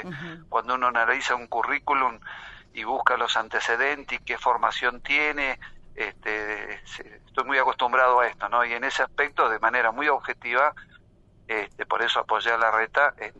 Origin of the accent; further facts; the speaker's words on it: Argentina; sin duda como argentino en el cuarto oscuro voy a definir mi voto